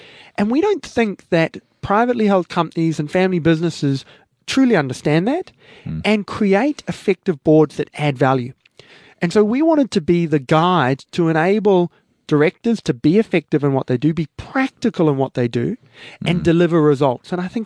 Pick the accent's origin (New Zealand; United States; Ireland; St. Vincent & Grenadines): New Zealand; I'm a New Zealander, as you know.